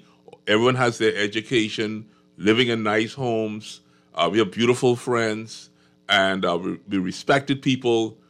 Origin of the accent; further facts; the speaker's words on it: Bahamas; now in United States; And, you know, growing up in the Bahamas, Darwin, mm-hmm. you could never, ever have told me that there was a large block of individuals in this country mm-hmm. that was homeless.